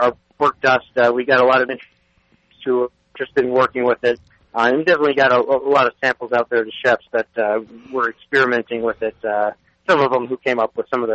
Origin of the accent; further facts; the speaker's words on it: Alabama, United States; Well, that's actually right. I'm actually from Alabama. My parents are Chicago, though, so that definitely changes your perspective a little bit.